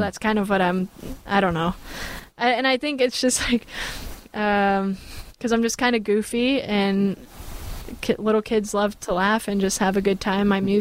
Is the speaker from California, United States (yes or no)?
yes; California, United States; I have to spell it B-A-Y, because I'm from the Bay Area.